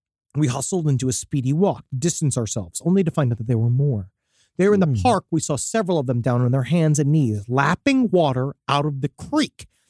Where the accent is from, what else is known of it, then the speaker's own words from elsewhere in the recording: Salt Lake City, Utah, United States; I grew up in Salt Lake City. No, I'm not a Mormon.